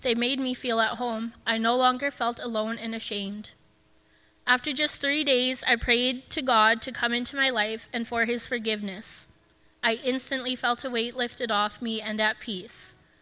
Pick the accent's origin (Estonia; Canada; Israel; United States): Canada; Big River, Saskatchewan; I grew up in Big River, Saskatchewan, in a loving foster home, and I also know and have a close relationship with my biological family.